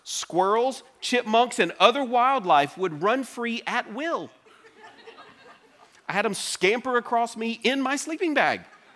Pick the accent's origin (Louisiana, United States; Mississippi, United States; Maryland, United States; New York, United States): Louisiana, United States; Now, I'm from Louisiana, right? So this is new to me.